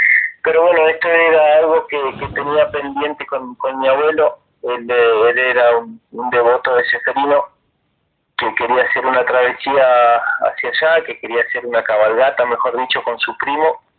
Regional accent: Los Menucos, Río Negro, Argentina; de donde soy oriundo, de Los Penucos, y acá me encuentro descansando con mi familia.

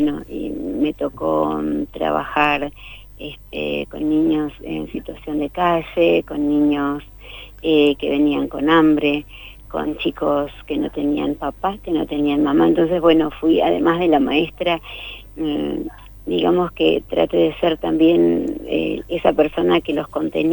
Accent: Cutral Có, Neuquén, Argentina; Nací en Cutralcó, entonces hice ahí mi escuela primaria. Y por cuestiones de trabajo de mi papá, anduvimos por toda la provincia

